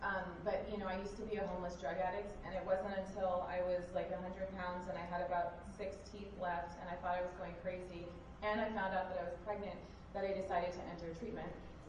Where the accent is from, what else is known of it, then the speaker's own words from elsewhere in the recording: San Mateo, California, United States; I'm from San Mateo. I graduated from USF last month.